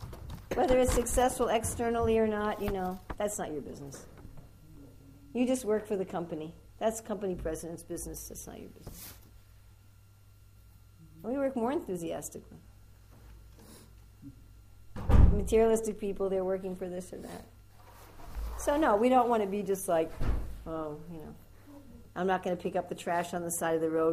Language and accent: English; United States; I'm sure you've all noticed that I'm an American, and I hope that you will excuse me for my crude American ways.